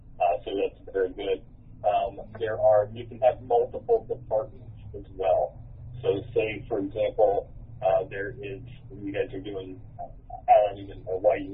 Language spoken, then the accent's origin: English; Stone Ridge, United States; I grew up about a mile and a half from the township. I grew up in Stone Ridge there off of Precinct